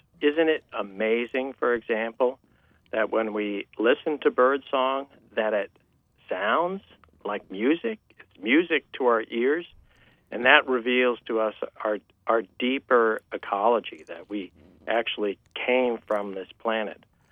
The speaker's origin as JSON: {"language": "English", "region": "Washington", "country": "United States", "tie": "born or raised there", "said": "And then finally, to my home state of Washington."}